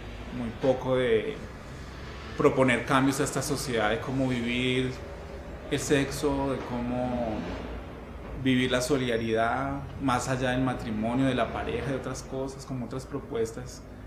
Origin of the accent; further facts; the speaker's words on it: Antioquia, Colombia; Vivo aquí hace como 13 años, pero no soy de acá, soy de Antioquia.